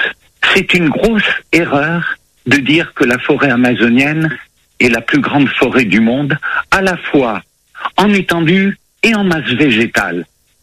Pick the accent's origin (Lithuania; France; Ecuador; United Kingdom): France; Bordeaux, Nouvelle-Aquitaine; Je suis bordelais.